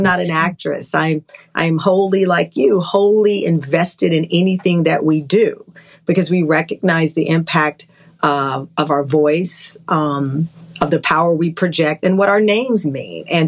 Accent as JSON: {"language": "English", "town": "Luling", "region": "Texas", "country": "United States", "tie": "born there", "said": "I was born in Luling, Texas, this teeny tiny town right outside of Lockhart in the Hill Country."}